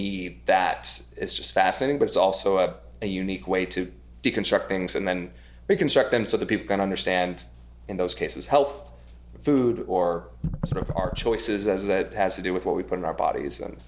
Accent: Idaho, United States; now in New York, United States; I grew up in Idaho. We couldn't say any of the kinds of words that I say now every three sentences in New York.

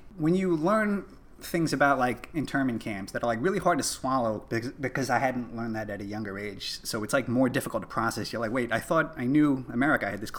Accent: Staten Island, New York, United States; born or raised there; also born or lived in Elmhurst / Mount Kisco

